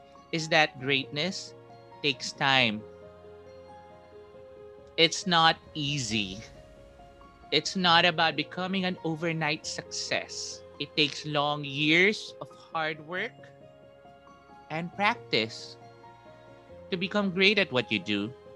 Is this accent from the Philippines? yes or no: yes; Philippines; It's something that I'm really proud of as a Filipino